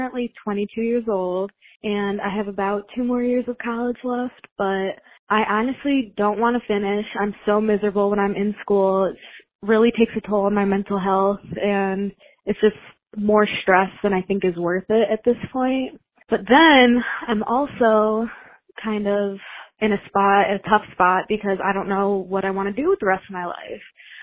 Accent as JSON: {"language": "English", "region": "Michigan", "country": "United States", "said": "I'm from Michigan."}